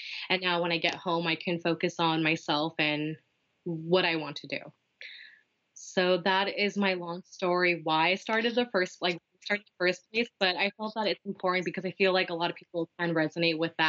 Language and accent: English; California, United States; So I've always lived in California.